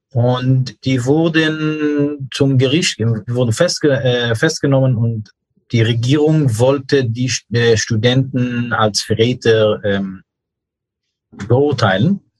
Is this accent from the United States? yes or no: yes; New York, United States; German is a second language; Ich bin in New York aufgewachsen, wo wir Free Speech hatten. Aber ich bin auch in einer sehr orthodoxen Familie aufgewachsen